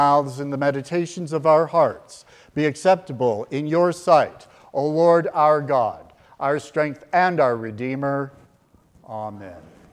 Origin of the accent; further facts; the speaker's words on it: Ashton, Idaho, United States; I was born and raised in Ashton, Idaho. Some of you are probably familiar with Ashton. My four families of origin were all there before 1900.